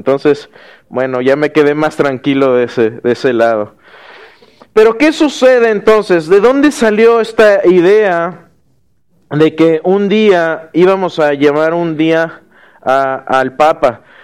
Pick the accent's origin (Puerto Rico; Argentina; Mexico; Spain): Mexico; yo soy mexicano, no romano.